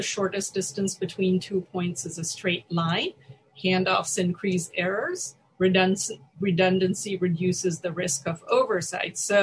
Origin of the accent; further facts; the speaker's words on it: India; I grew up in India.